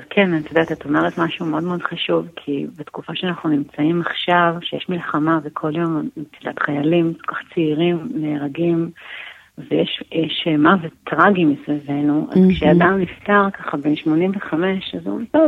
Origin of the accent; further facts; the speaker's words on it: Tel Aviv, Tel Aviv District, Israel; ובעצם גדלתי ככה בתל אביב עם אחותי שפגשת אותה ועם אמא שלי